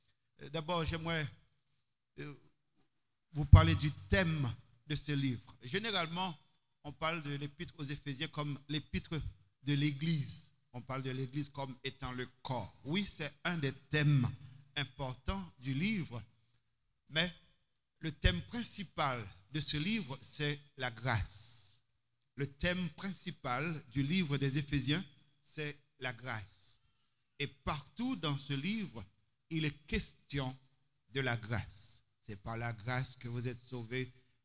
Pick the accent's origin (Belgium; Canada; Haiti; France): Haiti; also born or lived in United States; j'ai vécu aux États-Unis et je suis haïtien, je vis en Haïti